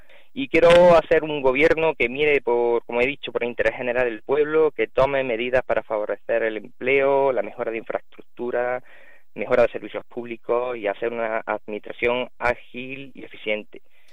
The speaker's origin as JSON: {"language": "Spanish", "town": "La Carlota", "region": "Andalusia", "country": "Spain", "said": "siempre he tenido el anhelo de sacar de mi pueblo lo mejor"}